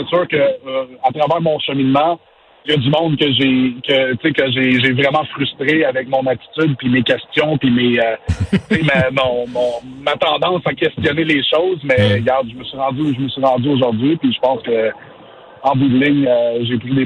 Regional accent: Quebec, Canada; je viens du Québec

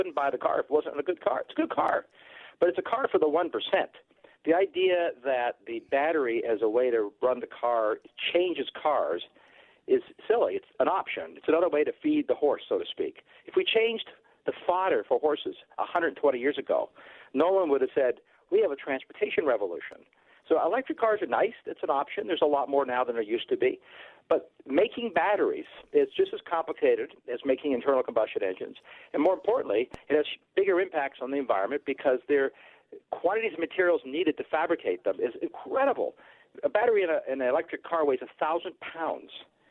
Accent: Canada; born there; I'm from Canada, so, you know, a shout out for my buddies there. At least I was born there.

